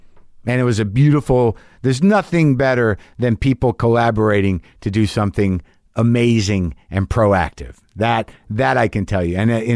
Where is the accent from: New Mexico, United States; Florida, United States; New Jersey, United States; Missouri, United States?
New Mexico, United States; I grew up in New Mexico. I can make the right sounds.